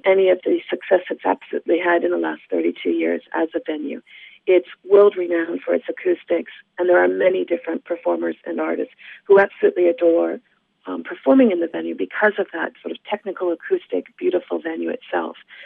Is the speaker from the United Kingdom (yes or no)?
no; Listowel, Ontario, Canada; Well, I actually grew up in the area. I grew up down in Listowel, Ontario, where my parents are still to this day.